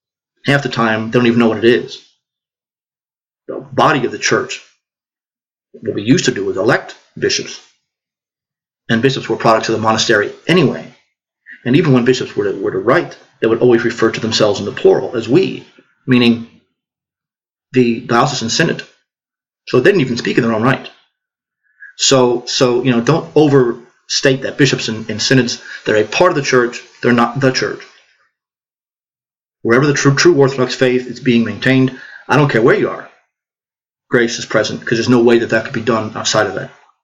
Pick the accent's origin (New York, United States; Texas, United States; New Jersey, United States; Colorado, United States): New Jersey, United States; I'm from New Jersey. He went to the same high school as my father, the St. Peter's Prep.